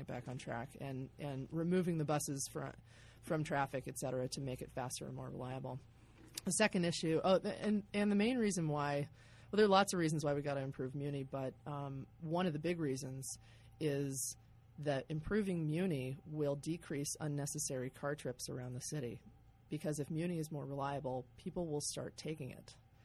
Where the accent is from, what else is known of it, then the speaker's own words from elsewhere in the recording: Claremont, California, United States; And so my mother was the mayor of my hometown in Southern California as well, Claremont, California. And so I was raised with this kind of drive toward public service